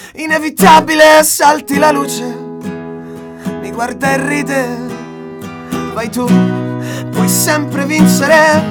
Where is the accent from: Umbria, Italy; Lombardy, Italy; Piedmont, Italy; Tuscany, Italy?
Tuscany, Italy; born there; now in Rome, Italy; D'adozione romana, in realtà sono nato in Toscana e poi da lì...